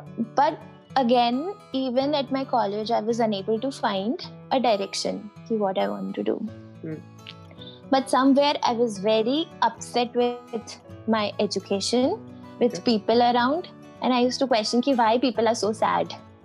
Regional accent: Jaipur, Rajasthan, India; And because I was from Jaipur

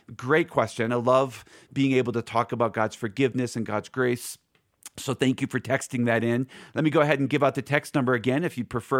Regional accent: Philadelphia, Pennsylvania, United States; Again, I'm from Philly, so that's my hood. That's my home territory.

